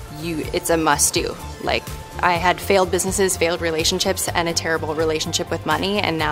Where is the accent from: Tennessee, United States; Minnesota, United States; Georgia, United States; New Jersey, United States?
New Jersey, United States; Jersey City; I'm from Jersey City